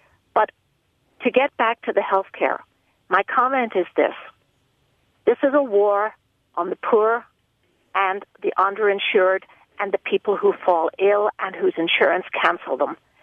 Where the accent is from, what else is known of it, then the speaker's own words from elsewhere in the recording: United Kingdom; now in United States; I'm actually British, and I had the normal British healthcare, which was fine, until I married my husband, an American.